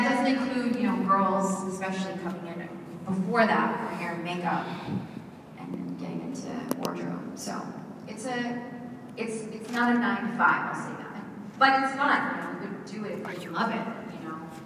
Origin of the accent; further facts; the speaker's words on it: United States; Because I'm American, and so a lot of those